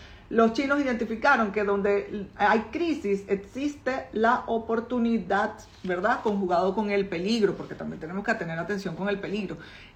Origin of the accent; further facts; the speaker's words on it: Venezuela; moved away; después que yo me mudé aquí hace 10 años, como venezolana, ustedes todos deben saber que hemos vivido una crisis y unos altibajos y unas locuras que han pasado en mi país los últimos años, las últimas décadas, mejor dicho.